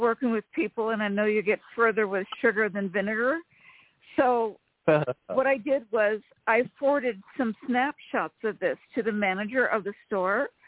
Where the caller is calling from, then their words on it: Sacramento, California, United States; from Sacramento, California.